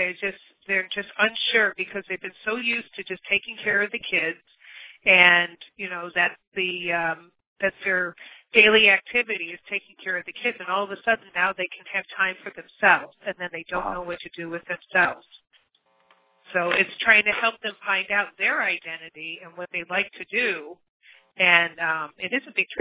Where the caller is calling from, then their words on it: Narragansett, Rhode Island, United States; I'm calling from Narragansett, Rhode Island.